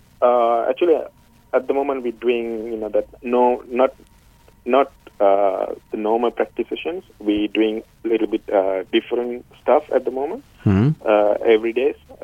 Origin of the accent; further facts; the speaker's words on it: Sri Lanka; English is a second language; now in Australia; Actually, I'm from Sri Lanka